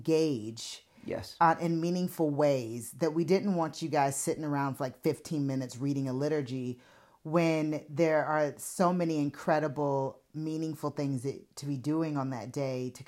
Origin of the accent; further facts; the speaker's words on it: United States; Because I'm American, there's an easy cultural